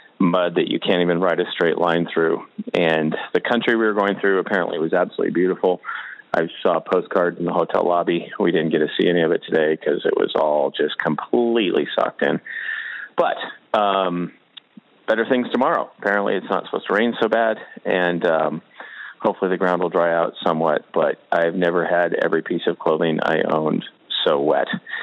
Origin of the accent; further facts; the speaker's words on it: Oregon, United States; Just super muddy, and I'm from Oregon, so that's saying something.